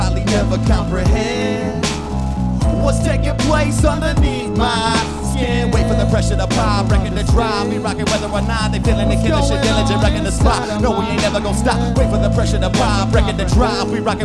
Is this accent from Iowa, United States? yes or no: yes; Des Moines, Iowa, United States; we are from Des Moines.